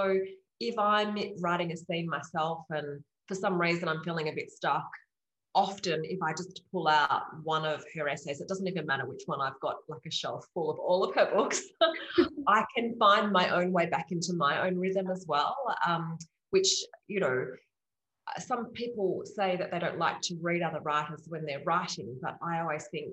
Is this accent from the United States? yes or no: no; Perth, Western Australia, Australia; I lived in London for a few years in the late 90s. And I mean, I'm from Perth, Australia, which is quite a small capital city